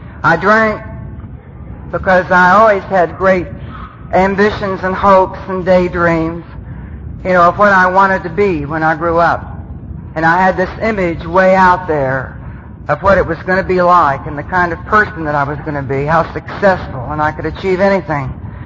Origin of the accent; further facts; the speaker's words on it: Bible Belt, United States; I'm Irish and Indian and come from the Bible Belt.